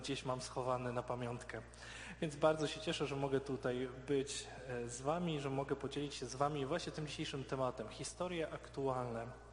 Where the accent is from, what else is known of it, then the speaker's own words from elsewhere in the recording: Dzięgielów, Silesian Voivodeship, Poland; jestem sąsiadem z Dzięgielowa i to z mojej rodzinnej miejscowości